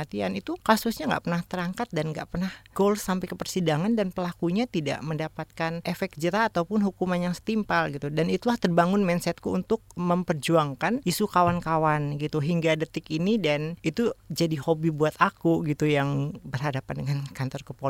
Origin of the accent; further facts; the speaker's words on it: Jakarta, Indonesia; orang Buton. … Jadi ibuku orang Betawi. Dan ya aku lahir di Jakarta sampai besar ya, memang aku terbentuk di Jakarta.